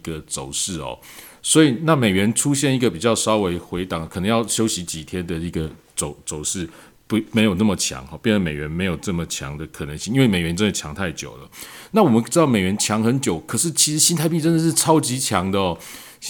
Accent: Taiwan; 就是除了我们台湾人外的人看台海之间都觉得很可怕

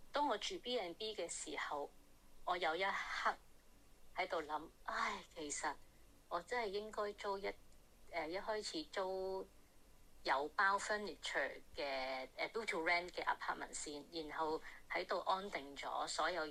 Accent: Hong Kong; 所以其实需要揾屋嘅唔系净系我哋香港人

